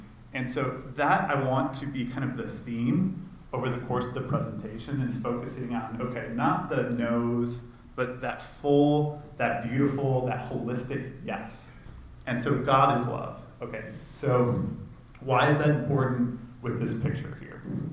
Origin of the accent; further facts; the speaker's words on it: Chicago, Illinois, United States; So I was born in Chicago, kind of raised in a culturally Catholic family.